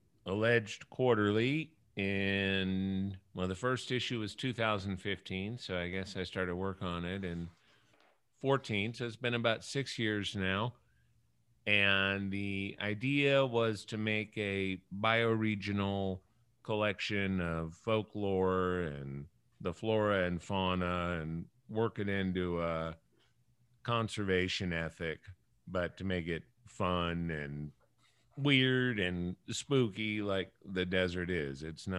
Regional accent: New Orleans, Louisiana, United States; also born or lived in Arizona; I'm born and raised in New Orleans, and I lived there until about middle school.

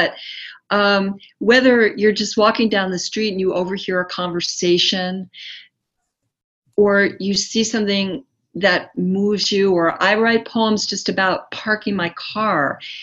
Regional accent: New York, United States; He's from the New York school. I come from New York. I could really relate.

